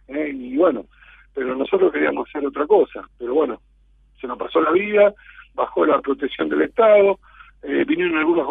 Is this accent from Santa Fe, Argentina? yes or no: yes; Santa Fe, Argentina; Yo soy de Santa Fe